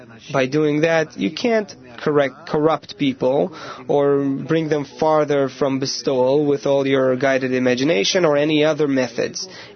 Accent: Modi'in, Central District, Israel; I'm from Modi'in, and the government decided that this city is called the City of Future.

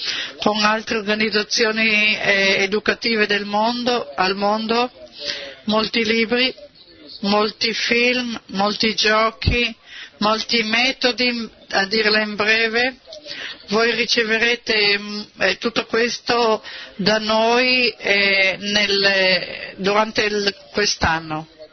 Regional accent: New Jersey, United States; Italian is a second language; sono da New Jersey.

